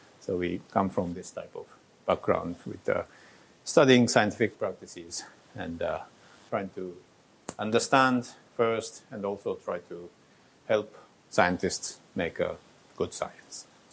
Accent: Japan; English is a second language; now in Helsinki, Finland; I just came from Helsinki. I'm originally from Japan.

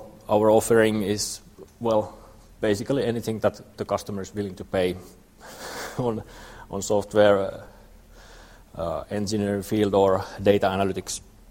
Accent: Tampere, Pirkanmaa, Finland; English is a second language; and I come from Tampere.

